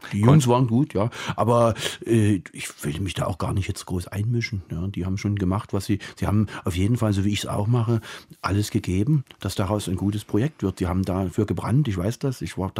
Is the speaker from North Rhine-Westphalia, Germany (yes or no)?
no; Halle, Saxony-Anhalt, Germany; born there; now in Leipzig, Germany; Also da bleibe ich doch lieber in Leipzig. Halle, an der Saale, wo ich geboren bin.